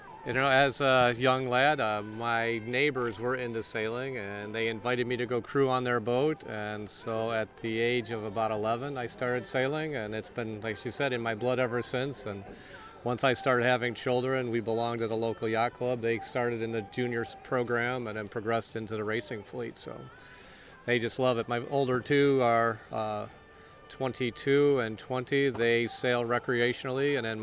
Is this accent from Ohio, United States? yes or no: yes; Cleveland, Ohio, United States; I'm from Cleveland, Ohio, from the United States, and so we weren't expecting such fine weather.